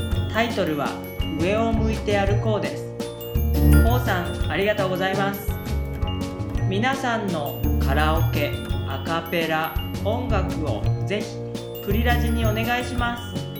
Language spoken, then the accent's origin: Japanese; Nagoya, Aichi, Japan; 私の出身は名古屋ですよ。